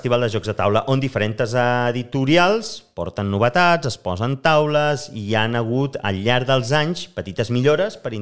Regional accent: Barcelona, Catalonia, Spain; Jo sóc de Sant Andreu del Palomar

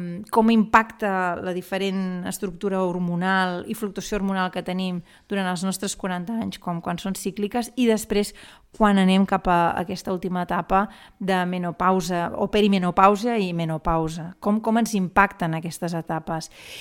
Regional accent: La Bisbal d'Empordà, Catalonia, Spain; born there; jo vaig néixer a la Bisbal

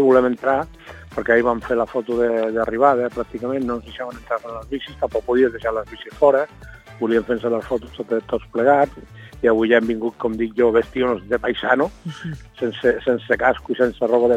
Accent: Roses, Catalonia, Spain; ja saps que jo soc de Roses.

